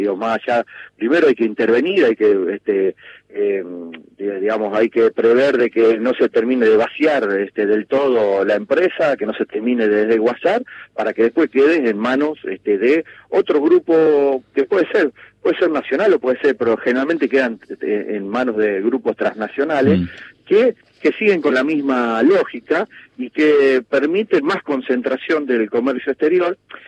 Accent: Villa Eloísa, Santa Fe, Argentina; Soy de Villa Eloísa.

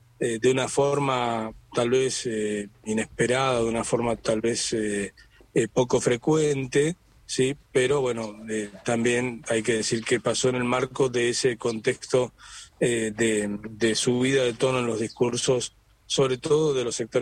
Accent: Esquel, Chubut, Argentina; estoy en un día realmente espectacular en Esquel. Bueno, mi pueblo está hoy impresionante.

